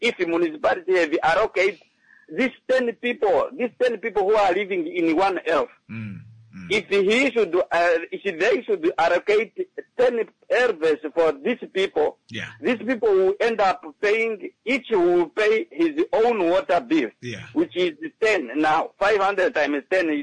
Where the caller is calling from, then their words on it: Walvis Bay, Erongo, Namibia; I am the unknown soldier calling from Barber's Bay.